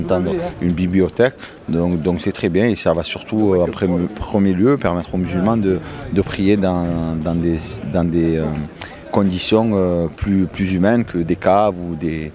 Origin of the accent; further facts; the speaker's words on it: Marseille, Provence-Alpes-Côte d'Azur, France; je me sens concerné en tant que musulman, en tant que français, en tant que marseillais, en tant que citoyen du monde.